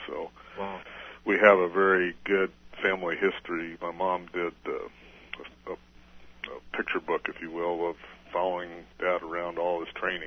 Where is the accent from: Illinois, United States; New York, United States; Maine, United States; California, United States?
New York, United States; Binghamton; born there; I was born in Binghamton, New York, in August of 1945